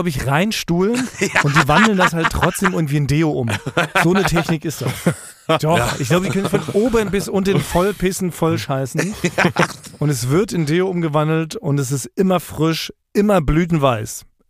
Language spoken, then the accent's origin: German; Berlin, Germany; wie wir sagen als Berliner.